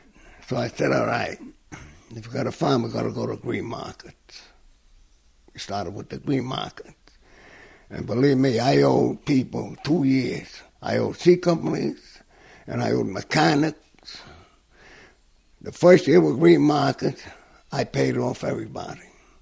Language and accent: English; Bronx, New York, United States; I was born on Paulding Avenue in the Bronx, off of Gun Hill Road, 1928. We farmed about 18 acres of land.